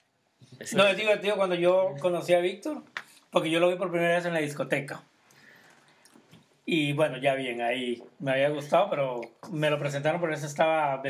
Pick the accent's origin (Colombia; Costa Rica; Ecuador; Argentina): Costa Rica; Michael y yo somos costarricenses. Y yo Michael lo conozco desde que vivíamos en Costa Rica.